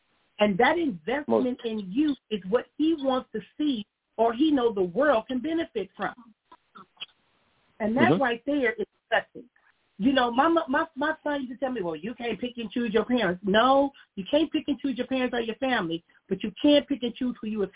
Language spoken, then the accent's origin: English; Compton, California, United States; Growing up in Compton, money and stuff in Compton, but we were ghetto rich.